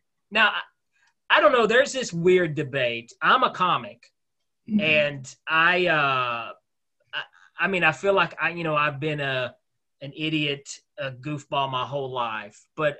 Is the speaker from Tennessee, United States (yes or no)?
yes; Knoxville, Tennessee, United States; Now, I'm from Knoxville, Tennessee